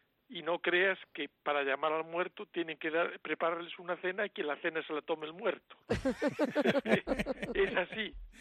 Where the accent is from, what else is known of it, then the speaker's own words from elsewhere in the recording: Galicia, Spain; yo soy gallego y no puedo dejar de reflejar donde he vivido tantos años